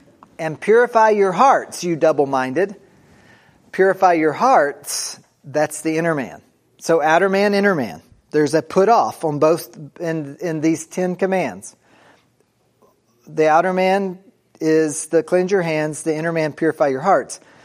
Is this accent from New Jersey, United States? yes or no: no; Kentucky, United States; I grew up in Kentucky where we didn't have snow plows.